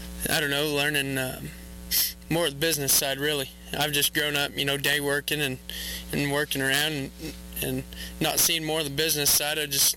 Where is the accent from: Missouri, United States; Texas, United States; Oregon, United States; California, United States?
Texas, United States; Fartwell; I'm from Fartwell, Texas. I've grown up around the feed yards and a little bit on the ranch around the Sand Hills in West Texas on the border of Texas and New Mexico.